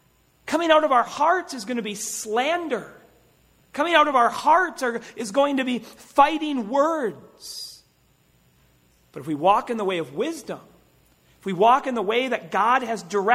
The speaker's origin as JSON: {"language": "English", "region": "Minnesota", "country": "United States", "tie": "born or raised there", "said": "I was born and raised in Minnesota. And you know that when you're raised in the cold tundra of the north, that sometimes we tend to have an accent."}